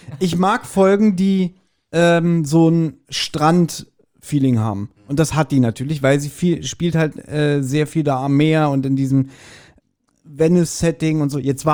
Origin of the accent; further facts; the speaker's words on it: Berlin, Germany; Wir als Berliner haben zudem auch eine ganz andere Bindung.